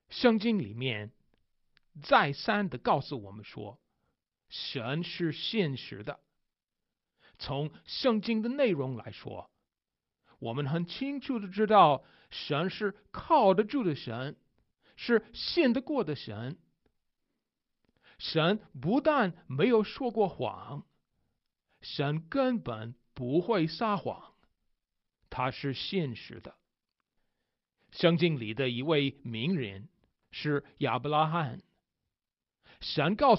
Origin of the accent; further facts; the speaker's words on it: United States; Chinese is a second language; 身为美国人的我，22岁的时候才开始学汉语，对我，汉语很难。